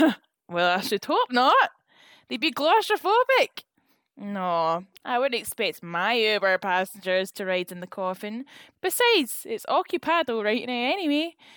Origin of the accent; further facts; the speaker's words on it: Scotland, United Kingdom; Sorry, I'm Scottish.